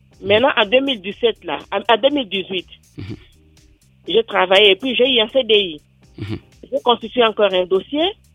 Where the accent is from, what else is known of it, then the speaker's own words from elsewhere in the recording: Kinshasa, DR Congo; now in France; Ça fait 15 ans que je suis en France. Je suis réfugiée du Congo démocratique Kinshasa.